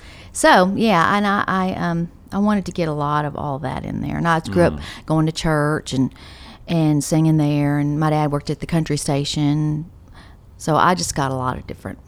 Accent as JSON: {"language": "English", "region": "Texas", "country": "United States", "tie": "born or raised there", "said": "So I grew up in East Texas, and I went back to Houston to record the record, and I just wanted it to reflect my roots there"}